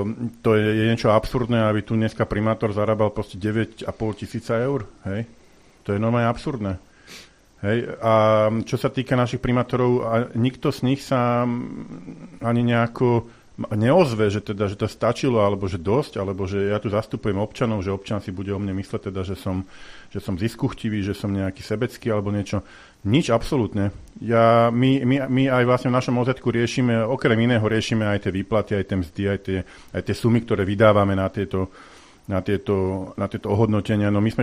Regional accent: Bratislava, Bratislava Region, Slovakia; lebo ja som odtiaľto Bratislavčan

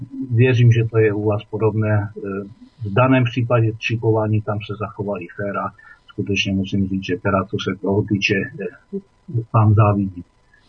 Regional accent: Ostrava, Moravian-Silesian Region, Czechia; já jsem Ostravák

